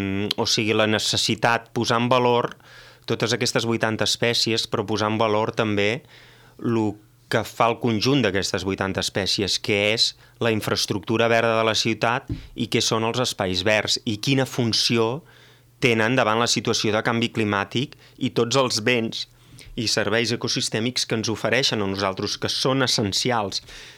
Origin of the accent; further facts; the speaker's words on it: Santes Creus, Catalonia, Spain; now in Valls, Spain; soc de Santes Creus però fa molt de temps que visc aquí